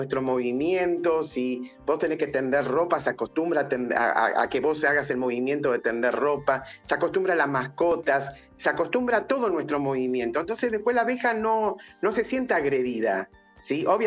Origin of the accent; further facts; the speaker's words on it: Monte Grande, Buenos Aires Province, Argentina; Nosotros somos de Monte Grande y, por ejemplo, la semana pasada estuvimos sacando un enjambre en Temperley